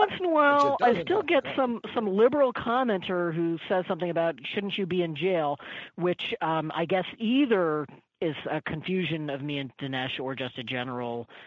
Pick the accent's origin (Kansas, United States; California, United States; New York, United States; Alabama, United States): Kansas, United States; Kansas City; Yes, Kansas City, Kansas. We tend to prefer that to Midwest somewhere.